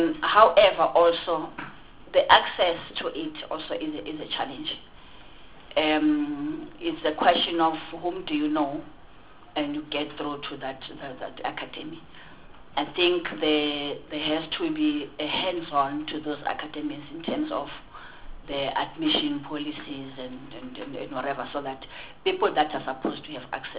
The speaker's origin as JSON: {"language": "English", "town": "Soweto", "region": "Gauteng", "country": "South Africa", "tie": "born or raised there", "said": "I'm coming from Zocha Zem, where I grew up in Soweto"}